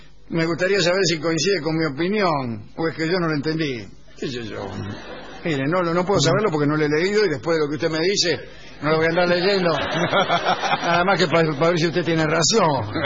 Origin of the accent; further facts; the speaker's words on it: Córdoba, Argentina; Soy de Córdoba.